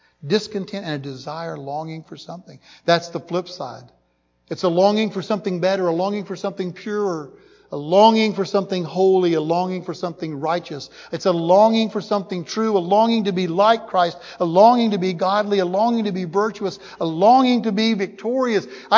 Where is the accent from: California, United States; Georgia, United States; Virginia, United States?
Georgia, United States; I know I'm from Georgia. Only my South Carolina brothers and sisters back there really get what I'm saying.